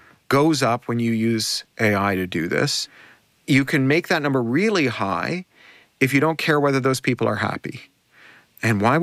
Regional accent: Canada; especially poignant for me as a Canadian

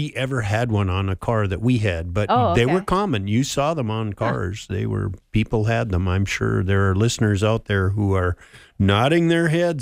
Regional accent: Park Rapids, Minnesota, United States; born there; I was born in Park Rapids on today's date, 77 cool years ago

